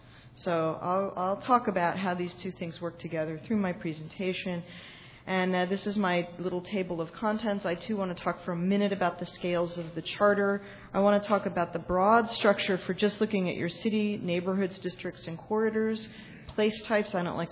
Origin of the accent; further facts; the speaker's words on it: Berkeley, California, United States; I'm from Berkeley, California, so I come from a state where we do mandatory comprehensive planning.